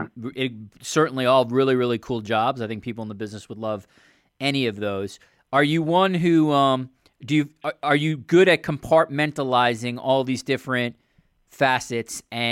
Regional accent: New York City, New York, United States; And obviously growing up in New York City, I have my own viewpoint on

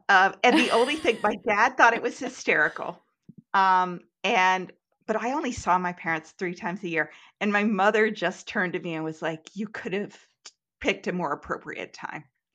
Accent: Seattle, Washington, United States; I'm a big red wine girl. I'm from Seattle. Like it was in the top bullets of who I was.

